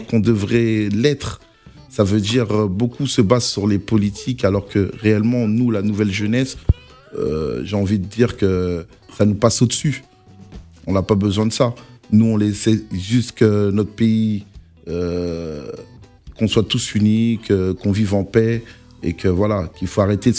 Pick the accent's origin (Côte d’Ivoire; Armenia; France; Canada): Côte d’Ivoire; je suis Ivoirien